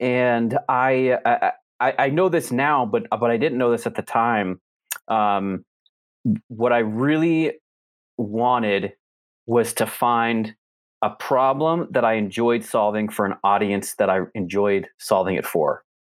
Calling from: Salt Lake City, Utah, United States; Salt Lake City, Utah.

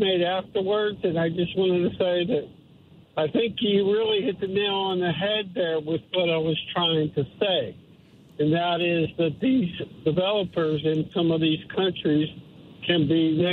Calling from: Wichita, Kansas, United States

